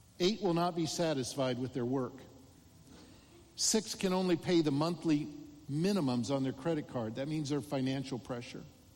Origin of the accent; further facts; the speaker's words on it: Omaha, Nebraska, United States; Now, I'm from Omaha, Nebraska. Who knows where Omaha is?